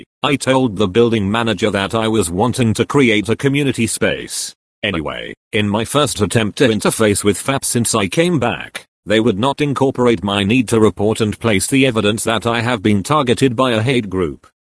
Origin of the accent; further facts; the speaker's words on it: San Bernardino, California, United States; born or raised there